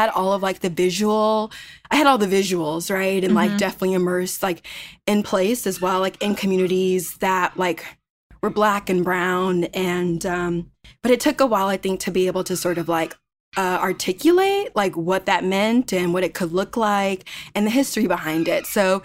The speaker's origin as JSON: {"language": "English", "town": "Inglewood", "region": "California", "country": "United States", "said": "So I'm from Inglewood, which really, like, if you are an LA person, LA native, it's just LA, really."}